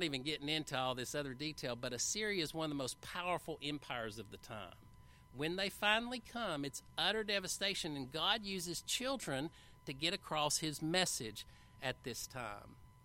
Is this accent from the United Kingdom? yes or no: no; the South, United States; accent: southern; And I know with my southern accent it's nowhere close to what the Hebrew says.